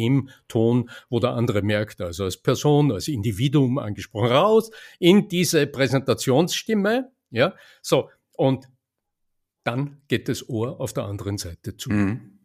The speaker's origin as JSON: {"language": "German", "country": "Austria", "accent": "Austrian", "said": "bei mir ist es so ein österreichisches Melos in der Stimme, also dieses, was mich eindeutig als Ösi identifiziert."}